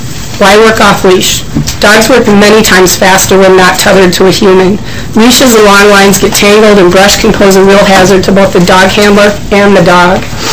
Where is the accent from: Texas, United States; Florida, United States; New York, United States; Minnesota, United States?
Minnesota, United States; Victoria; I'm from Victoria, Minnesota